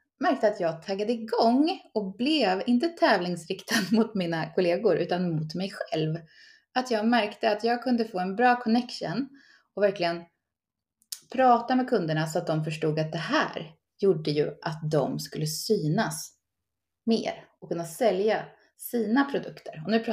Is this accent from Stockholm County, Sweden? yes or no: no; Västerås, Västmanland County, Sweden; jag cyklade runt där jag bodde hemma i Västerås med en egengjord tidning